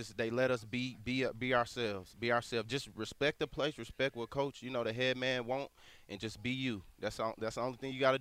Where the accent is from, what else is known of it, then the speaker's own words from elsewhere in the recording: Little Rock, Arkansas, United States; I'm from Little Rock, Arkansas